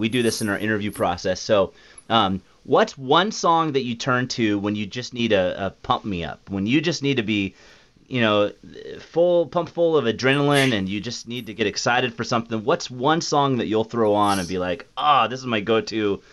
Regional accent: Spokane, Washington, United States; That's my hometown.

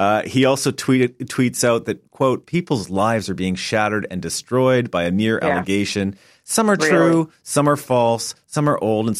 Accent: Fort McMurray, Alberta, Canada; I grew up in Fort McMurray. I like to say I'm an oil sands kid.

